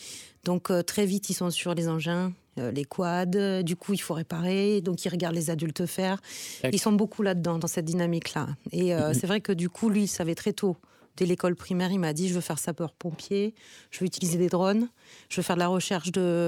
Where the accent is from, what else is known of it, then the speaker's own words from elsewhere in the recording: French Guiana, France; Mais en fait, on vient de la Guyane. Et en Guyane, c'est vrai qu'on a, surtout dans l'Ouest, on n'a pas accès si facilement que ça.